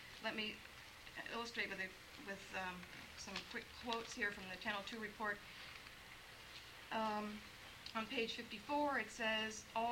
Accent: Fairbanks, Alaska, United States; I am a representative from the Arctic Audubon chapter, which is the Fairbanks chapter of the National Audubon Society. And I'm from Fairbanks.

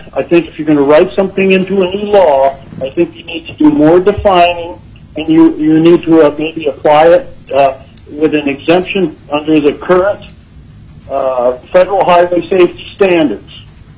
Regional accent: Cooper Landing, Alaska, United States; Yes, Mr. Chairman, this is … I'm from Cooper Landing.

